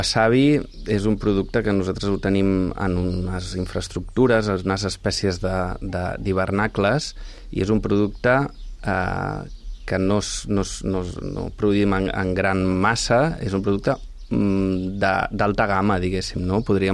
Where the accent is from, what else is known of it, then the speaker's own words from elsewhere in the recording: Barcelona, Catalonia, Spain; som tots de Barcelona en realitat